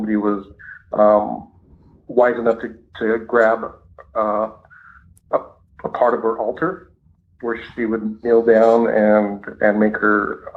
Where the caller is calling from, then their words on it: Moses Lake, Washington, United States; Hey, Tony … from Moses Lake, Washington.